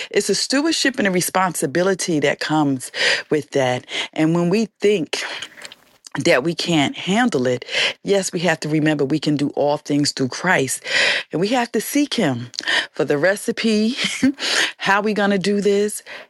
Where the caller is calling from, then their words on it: Newark, New Jersey, United States; Before I go into that, I am calling from Newark, New Jersey.